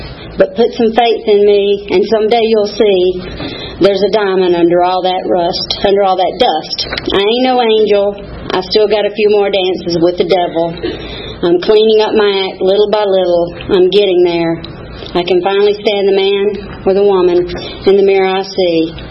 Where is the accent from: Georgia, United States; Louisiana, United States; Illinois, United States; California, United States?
Georgia, United States; Atlanta; I was born in Atlanta, Georgia. I'm a native Atlantan.